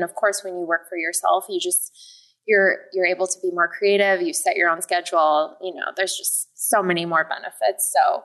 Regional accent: Minnesota, United States; I grew up in Minnesota.

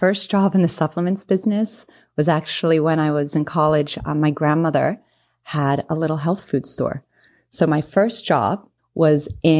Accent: England, United Kingdom; moved away as an adult; now in United States; Growing up in England, like you said, you know, it rains every day, and I love that weather. But as an adult, I've lived in Florida my entire adult life

